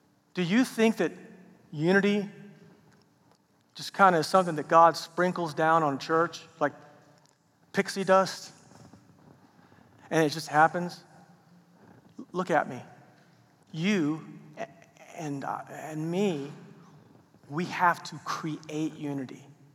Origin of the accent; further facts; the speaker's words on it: Oklahoma, United States; growing up in Oklahoma, I went to, mainly smaller high schools.